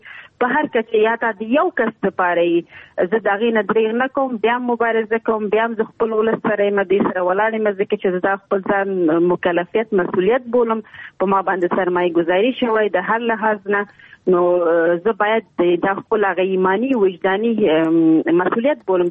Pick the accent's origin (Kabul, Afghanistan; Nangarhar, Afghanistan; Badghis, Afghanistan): Nangarhar, Afghanistan; مونږ دواړه د ننګرهار یو